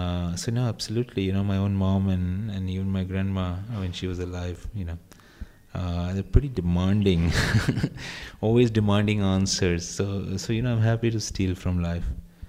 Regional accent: India; it came back when I was growing up in India

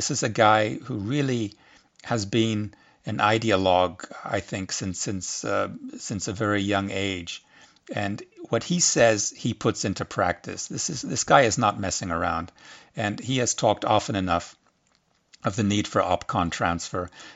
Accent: United States; And what worries me, especially as an American, is the danger that the South will walk down the aisle with North Korea

